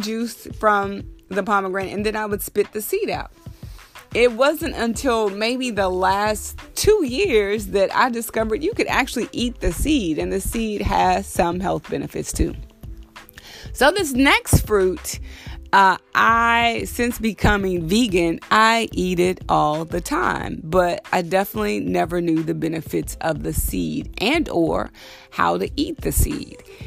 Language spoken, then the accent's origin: English; Texas, United States; So growing up in Texas, my great-grandparents actually had a pomegranate tree in their backyard.